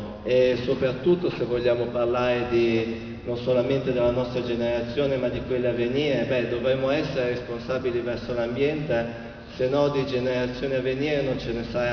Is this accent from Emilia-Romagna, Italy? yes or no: no; Trentino-Alto Adige, Italy; now in France; Io vivo in Francia, ma non sono francese, sono trentino